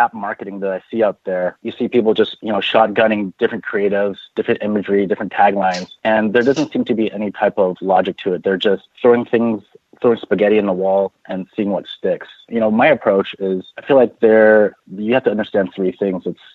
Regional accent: San Francisco, California, United States; Bay Area local, born and raised in San Francisco, but I'm actually moving to New York City, the Big Apple

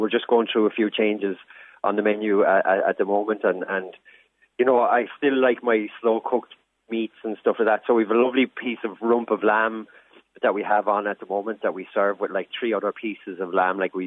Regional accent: Gorey, County Wexford, Ireland; now in Limerick, Ireland; we drove by a berry farm just outside my hometown and they had these troughs of strawberry plants. I was like, I'm bringing Wexford strawberries to Limerick.

